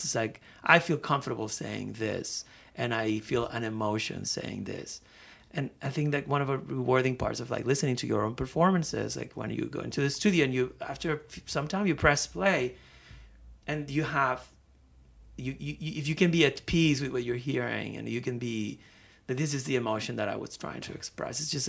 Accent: Barcelona, Catalonia, Spain; I am born and raised in Barcelona.

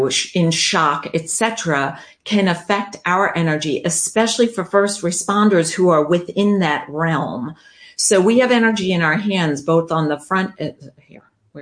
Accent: New York, United States; Remember, I'm a New Yorker.

